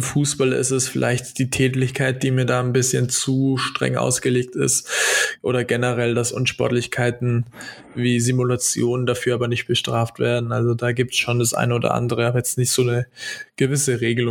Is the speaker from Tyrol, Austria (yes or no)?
no; Vorarlberg, Austria; Ganz aus dem Westen, aus Vorarlberg.